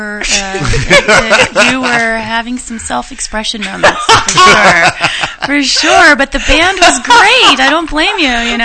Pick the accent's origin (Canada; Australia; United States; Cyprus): United States; Florida; I grew up in Florida, and my grandfather was a major influence in my life.